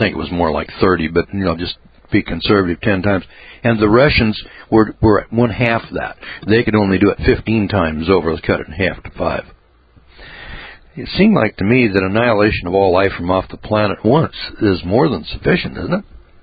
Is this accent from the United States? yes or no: yes; United States; because I'm an American and I'm one of the guys that's paying the taxes to build all these nukes